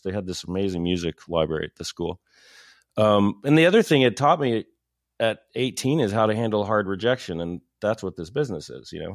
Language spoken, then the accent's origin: English; Paris, Texas, United States; I did. I grew up in Paris, Texas, I was a child of the 70s, and there was no internet in the small town of Paris, Texas.